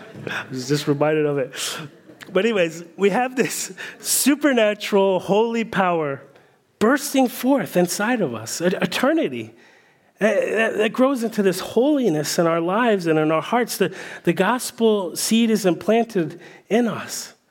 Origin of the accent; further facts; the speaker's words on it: Washington, District of Columbia, United States; I grew up in Washington, D.C., and I've never been in a city that uses lights in such a transformative way as D.C.